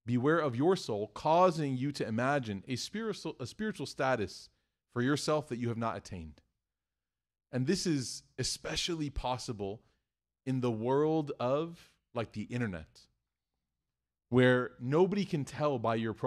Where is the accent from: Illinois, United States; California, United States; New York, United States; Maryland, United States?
Illinois, United States; Chicago; But in the North, if you say hi to somebody, I remember I'm from Chicago. When I first moved to Tennessee for a little bit